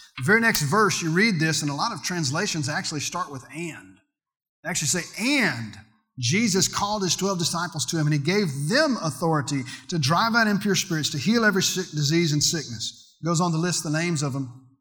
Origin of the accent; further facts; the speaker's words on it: Louisiana, United States; I'm from Louisiana. We have alligators.